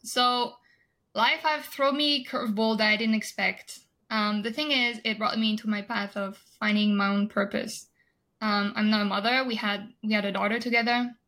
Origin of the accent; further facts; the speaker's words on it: France; English is a second language; now in United States; I'm originally from France. My background is in finance, and I came to this country. I'm located in the US by myself with one luggage